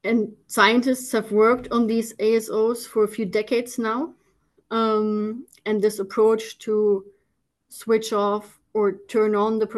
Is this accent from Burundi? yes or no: no; Germany; moved away as an adult; now in Netherlands; I'm born and raised in Germany